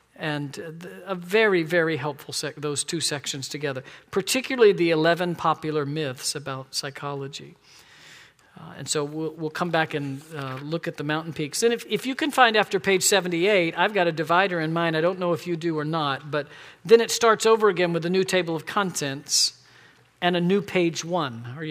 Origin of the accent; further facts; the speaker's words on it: Florida, United States; Because I'm from Florida and I can.